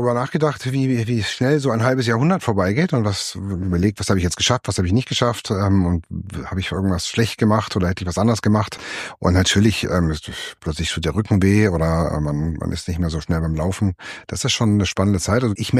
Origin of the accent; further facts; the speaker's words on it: Montpellier, Occitania, France; Ich bin ja in Frankreich groß geworden, Mittelmeer, in Montpellier, Sonne